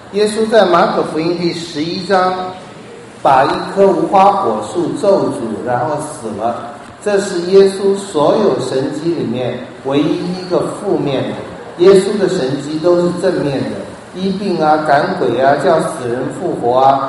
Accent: China; 那这我们中国人喜欢听，我们中国人就是要赚钱嘛

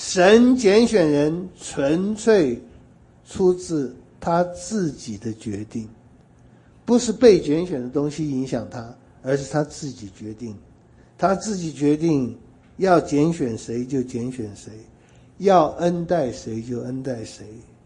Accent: China; 那么我们中国人的圣有点严肃

